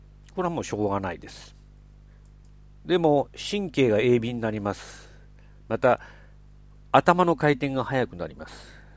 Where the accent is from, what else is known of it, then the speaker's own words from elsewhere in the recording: Kobe, Hyogo, Japan; 今週の週末、神戸に出張なんです。うちの実家がある神戸です。